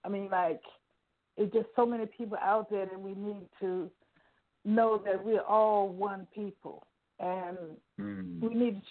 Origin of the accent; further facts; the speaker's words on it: Virginia, United States; I am from Virginia.